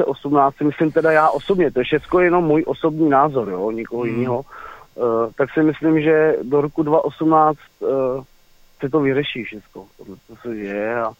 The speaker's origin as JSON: {"language": "Czech", "town": "Ralsko", "region": "Liberec Region", "country": "Czechia", "tie": "born or raised there", "said": "já taky jsem z Ralska, z obce, jakoby, nejsem přímo z Kuřivot, ale prostě Ralsko znám, tam jsem vyrůstal v prostoru"}